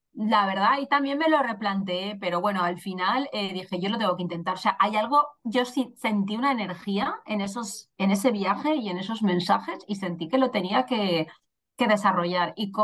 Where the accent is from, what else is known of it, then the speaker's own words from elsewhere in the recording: Denia, Valencian Community, Spain; now in Barcelona, Spain; yo vivo en Barcelona, yo no soy de Barcelona, soy de Denia, ya lo he dicho, pero vivo en Barcelona ya hace 11 años.